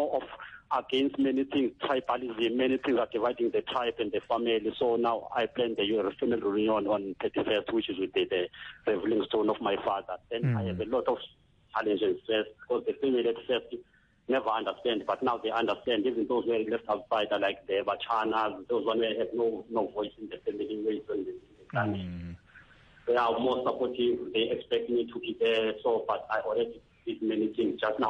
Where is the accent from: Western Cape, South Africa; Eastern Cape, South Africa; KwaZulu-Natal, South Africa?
Eastern Cape, South Africa; I'm from Eastern Cape, from the clan of Amawawa, in the land of Amabacha.